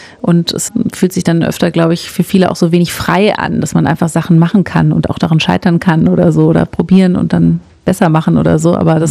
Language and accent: German; West Germany, Germany; Ich komme aus dem Westen.